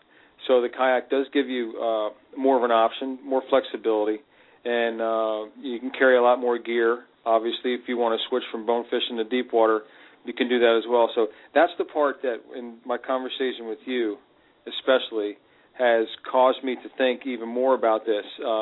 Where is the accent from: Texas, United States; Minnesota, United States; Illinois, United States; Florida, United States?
Florida, United States; also born or lived in Pennsylvania; as a kid, I grew up in South Florida, and I used to come to the Bahamas a lot in the late 70s.